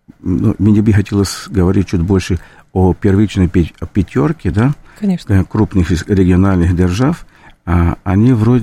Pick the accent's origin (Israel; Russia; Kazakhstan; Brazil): Brazil; Rio de Janeiro; Russian is a second language; moved away; я хотя и из Бразилии, из города Рио-де-Жанейро, но небольшой любитель футбола